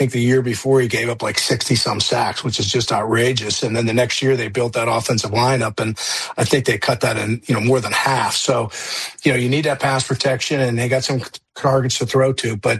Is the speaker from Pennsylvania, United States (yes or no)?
yes; Conway, Pennsylvania, United States; Mike Dick is from Aliquippa, right across from where I grew up in Conway.